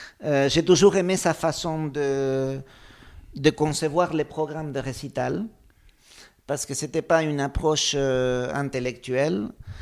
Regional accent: San Pedro, Buenos Aires Province, Argentina; C'était à San Pedro, en Argentine. C'était une petite ville

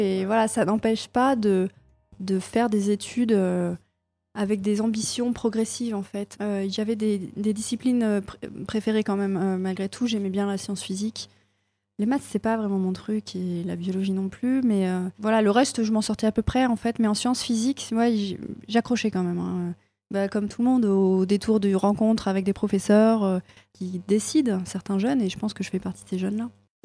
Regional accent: Limoges, Nouvelle-Aquitaine, France; j'ai 35 ans, je suis maman de 3 enfants. D'où je viens ? Je viens de Limoges. Je suis un pur produit du coin.

